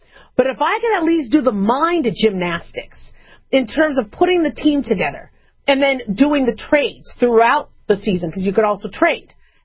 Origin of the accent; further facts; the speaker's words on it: Las Vegas, Nevada, United States; I know I'm from Vegas, and, you know, we don't really like to talk about gambling too much on this show.